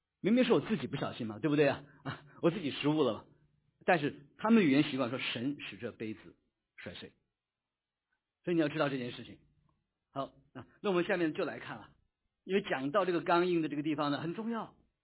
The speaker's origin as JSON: {"language": "Chinese", "region": "New York", "country": "United States", "said": "纽约州，我来自纽约州"}